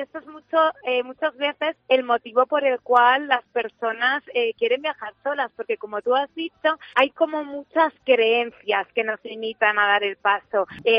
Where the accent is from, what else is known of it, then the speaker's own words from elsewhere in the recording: Manzanares, Castilla-La Mancha, Spain; born there; yo soy periodista, nací en Manzanares